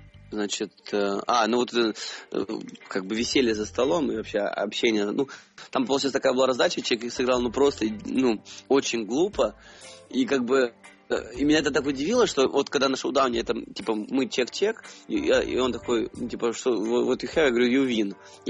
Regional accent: Ukraine; нет, я из Украины.

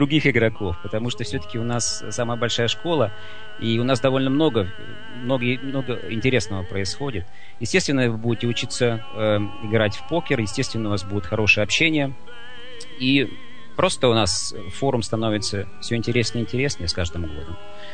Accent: Russia; Это все-таки я как человек из России, для нас это всегда был самый важный праздник в году

